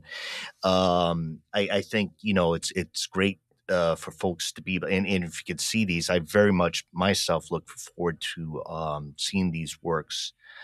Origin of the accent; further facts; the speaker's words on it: Rhode Island, United States; I'm from the East Coast in Rhode Island. There's something about Astoria, me being from the Ocean State in Rhode Island, and some of the demographics and ethnic groups historically of fishermen and some Portuguese background from my way.